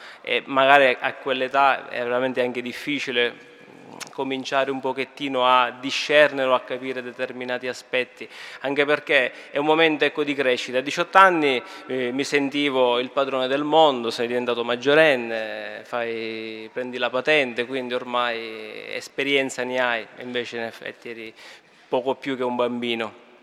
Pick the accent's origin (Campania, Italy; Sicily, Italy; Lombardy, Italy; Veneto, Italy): Sicily, Italy; Syracuse; Ho 33 anni, vengo da Siracusa, quindi estremo sud dell'Italia